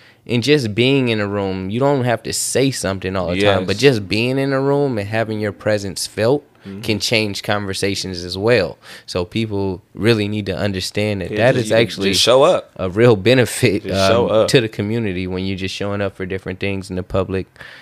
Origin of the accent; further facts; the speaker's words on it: California, United States; being a Bay Area resident, you know, my whole life.